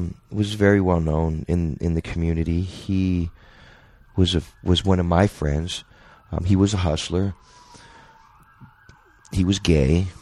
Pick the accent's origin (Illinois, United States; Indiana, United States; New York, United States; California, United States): California, United States; San Francisco; Because of my gang experience and growing up in the Mission and being a part of a group of individuals